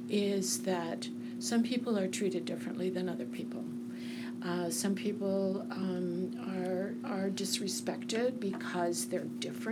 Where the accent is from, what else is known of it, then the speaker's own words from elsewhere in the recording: St. Paul, Minnesota, United States; also born or lived in Boston; I grew up in Minnesota. I actually came from Boston, Massachusetts. A lot of people don't know that, but I'll tell you guys that. I was raised in Minnesota in St. Paul.